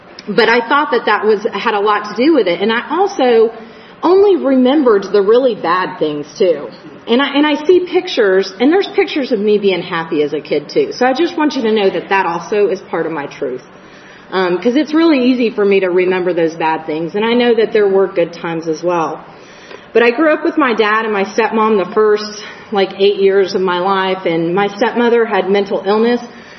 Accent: Texas, United States; So I grew up in Texas, right outside of Dallas.

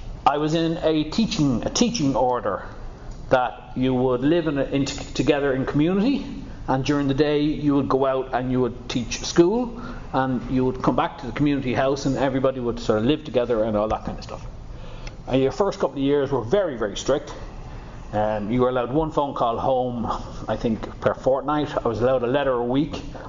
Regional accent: Dublin, Leinster, Ireland; Growing up in Dublin, for me, it was a very happy occasion.

